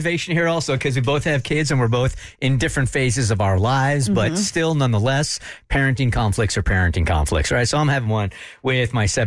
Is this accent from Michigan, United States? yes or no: no; San Diego, California, United States; I kind of raised him because I'm from San Diego.